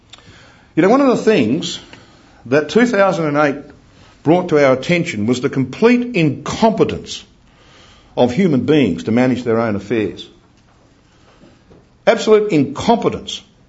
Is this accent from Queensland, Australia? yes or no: yes; Queensland, Australia; I come from Queensland, huge state, 1,200 miles long, 1,000 miles wide